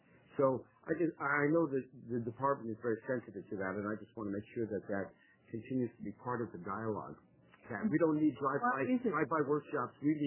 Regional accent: Corvallis, Oregon, United States; from Corvallis.

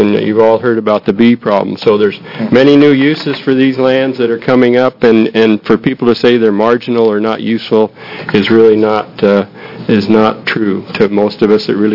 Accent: Oregon, United States; I'm a farmer from Hood River County. My wife and I raise apples.

